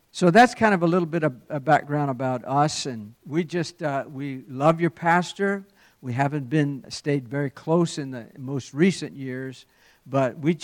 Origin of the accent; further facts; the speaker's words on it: Golden Meadow, Louisiana, United States; I was born and raised on Bayou Lafourche, Louisiana. Anybody ever been to Golden Meadow? I was born in, nobody here, Golden Meadow, Louisiana?